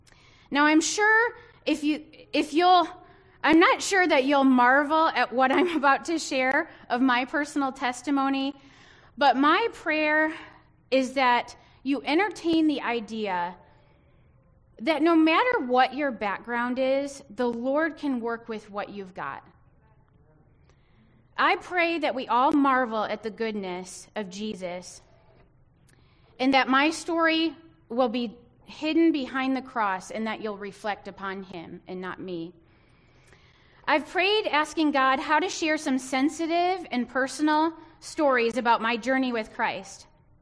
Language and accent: English; Saginaw, Michigan, United States; But I grew up in Saginaw, Michigan. Anybody from Saginaw?